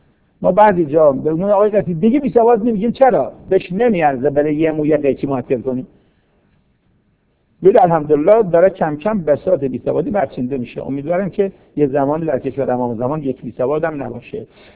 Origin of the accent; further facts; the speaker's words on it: Kashan, Isfahan, Iran; حالا من چون شهر خودمون میگم، بطل کاشون